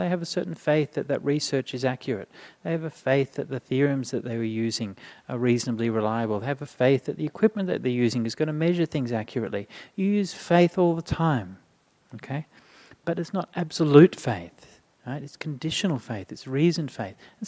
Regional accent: Perth, Western Australia, Australia; I grew up in Perth in the 1980s, right?

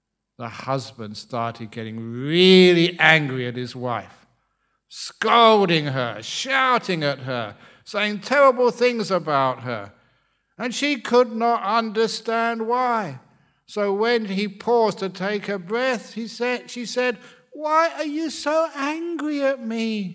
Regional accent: London, United Kingdom; Remember, growing up in London, you saw so many amazing musicians.

